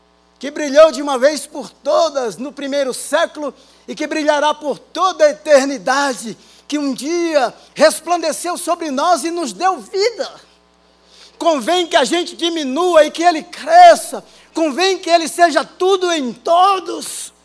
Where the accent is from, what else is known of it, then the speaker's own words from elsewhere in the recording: Baía Formosa, Rio Grande do Norte, Brazil; Lá na minha cidade, Bahia Formosa.